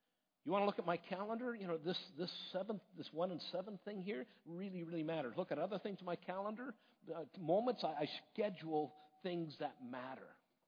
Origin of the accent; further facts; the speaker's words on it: Canada; I'm a Canadian. I'm automatically a witness for my country.